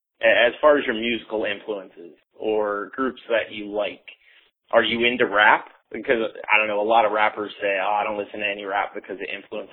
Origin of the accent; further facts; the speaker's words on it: New Jersey, United States; I'm originally from New Jersey, and, well